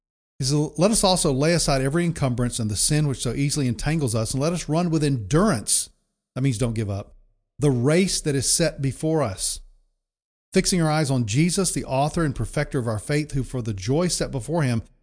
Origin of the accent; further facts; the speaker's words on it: Deep South, United States; And this was in the day when, you know, there was a lot of racial tension in the South. And I was raised in the Deep South.